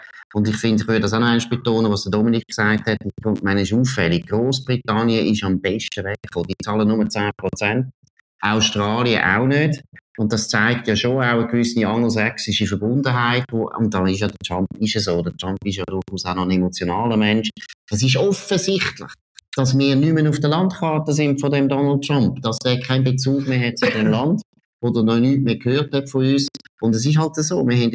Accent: Switzerland; dass sind wir Schweizer natürlich anfangen.

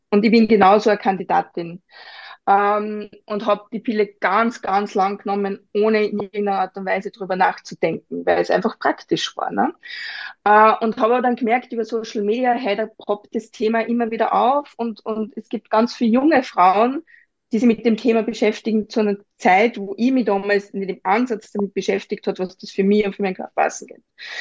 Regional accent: Upper Austria, Austria; Wir sind aus Oberösterreich, alle miteinander, wir sprechen Mundart

